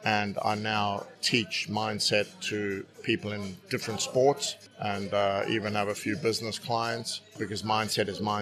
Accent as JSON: {"language": "English", "country": "South Africa", "tie": "born or raised there", "moved": "as an adult", "lives_now": "United Kingdom", "said": "I played college tennis in America. I grew up in South Africa and was one of their top juniors before going to America."}